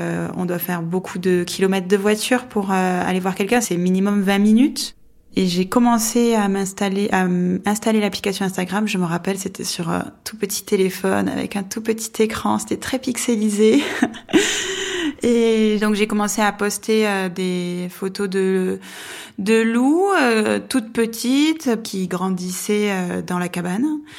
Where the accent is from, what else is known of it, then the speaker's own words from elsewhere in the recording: Toulouse, Occitanie, France; Moi je viens de Toulouse, je suis une urbaine. Je suis arrivée en Aveyron en 2012 pour un stage d'architecture.